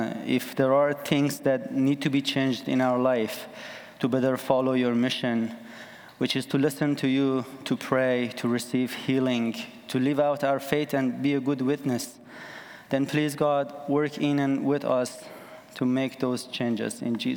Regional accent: Iran; moved away as an adult; now in Canada; I grew up in Iran, and after high school, I served in the military, then spent 4 years earning $2 a day in a fabric shop.

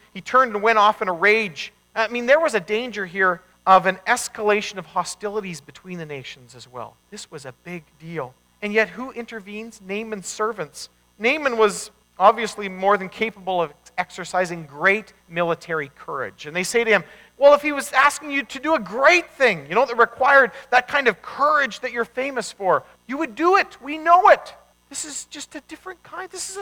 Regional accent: Manitoba, Canada; Where I grew up in Manitoba, there was the Red River, and it was Red River because it was muddy, you know?

